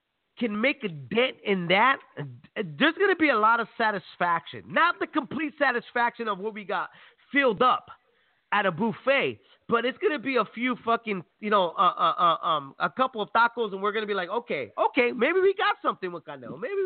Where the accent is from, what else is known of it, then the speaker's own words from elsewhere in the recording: United States; I mean, that rubbed a lot of Mexican people wrong. I mean, it rubbed me wrong. I'm Mexican American.